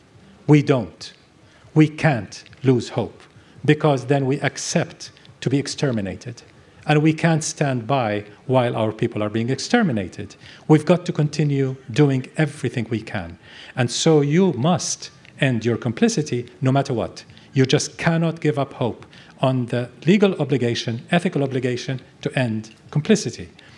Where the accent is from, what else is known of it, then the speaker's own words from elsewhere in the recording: South Africa; I mean, we understand misery. Believe us, we're South African. We know.